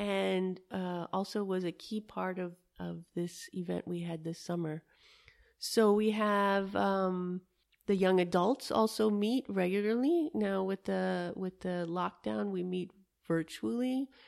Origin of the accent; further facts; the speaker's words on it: New Orleans, Louisiana, United States; I grew up in New Orleans, and so in college, I said, if I graduate with honors, that's something big.